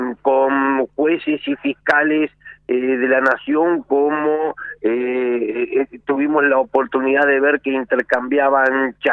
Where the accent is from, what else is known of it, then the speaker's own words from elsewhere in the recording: Argentina; nosotros siendo argentinos